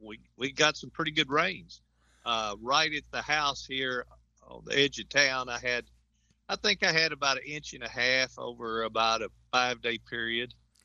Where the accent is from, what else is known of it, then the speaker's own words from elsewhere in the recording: Texas, United States; well, like I said, I grew up in South Texas. We had stock tanks, and we had, you know, we stocked them with those little hybrids.